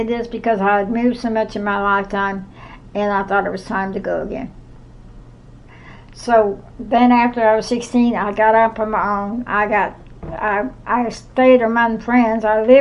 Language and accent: English; Kansas City, Kansas, United States; Well, I was raised in Armadale, but I don't know how long I lived there.